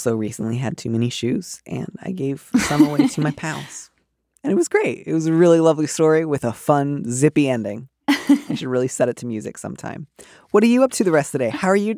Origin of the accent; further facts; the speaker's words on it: Midwest, United States; I grew up in the Midwest, so like we did have central air